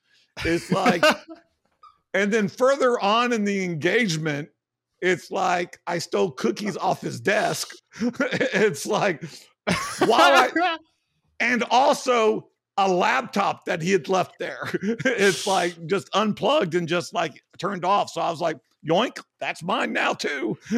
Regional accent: United States; because I'm a foreigner and it's like, and I'm American, which is, you know, another strike.

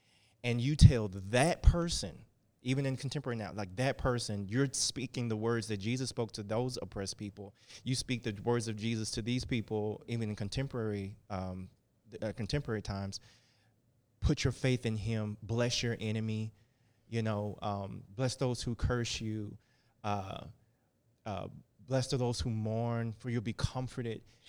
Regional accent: Mississippi, United States; we went to Mississippi, my hometown, this past summer

